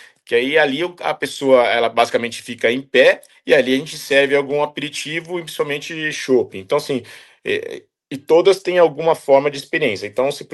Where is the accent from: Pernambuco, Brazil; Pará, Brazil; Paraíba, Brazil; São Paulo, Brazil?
São Paulo, Brazil; Bebedouro; born there; Eu nasci em Bebedouro, né, norte do estado, né, próximo